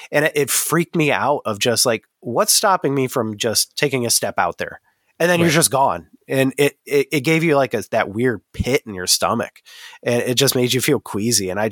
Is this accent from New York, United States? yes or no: yes; Jamestown, New York, United States; Yeah, growing up in Jamestown, New York, we live right on the Chautauqua Lake